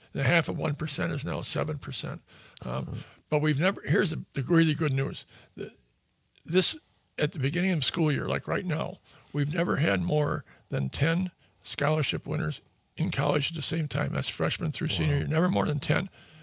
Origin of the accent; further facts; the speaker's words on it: Janesville, Wisconsin, United States; I grew up in Janesville. I'm a lifelong resident of Janesville, which when I grew up was almost all white.